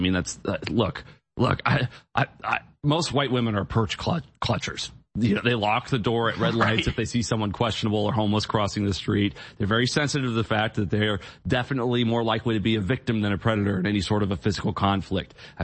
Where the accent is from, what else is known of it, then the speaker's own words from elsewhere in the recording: Midwest, United States; And I grew up in the Midwest. You know what it's like in the Midwest.